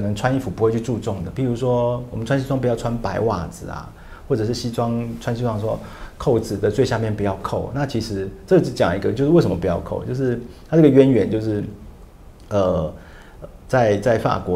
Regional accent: Taiwan; 那以我们台湾人来讲说或者想说哎，那好我们明天就穿针织衫然后 配牛仔裤就好了

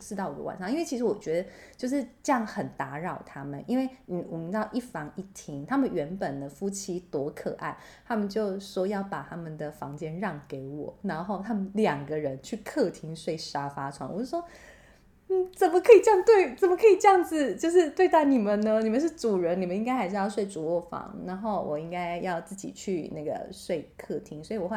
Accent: Taipei, Taiwan; 因为我们来自台北嘛，所以你知道在台北已经看习惯这种就是小小 的居住空间

